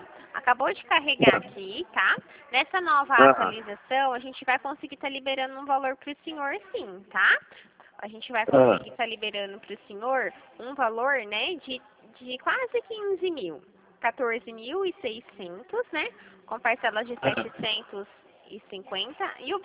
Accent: Dracena, São Paulo, Brazil; eu sou de Dracena.

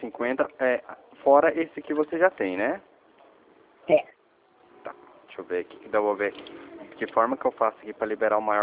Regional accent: São Paulo, Brazil; Eu sou de São Paulo.

